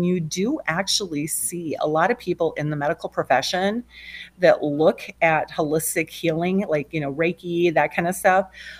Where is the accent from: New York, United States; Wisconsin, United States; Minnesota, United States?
Wisconsin, United States; New Richmond; now in Stillwater, United States; I am from here locally in the Twin Cities, born and raised in New Richmond, Wisconsin. I live in Stillwater now.